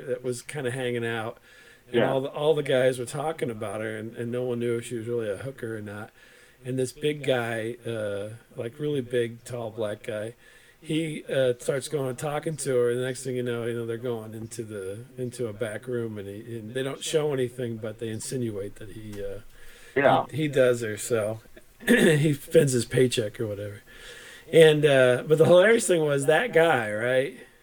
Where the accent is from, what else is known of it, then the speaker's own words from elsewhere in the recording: Decatur, United States; I'm from Decatur, but I didn't live in Decatur. I lived outside Decatur. And so Decatur is a very diverse community, but if you go outside Decatur, not so much.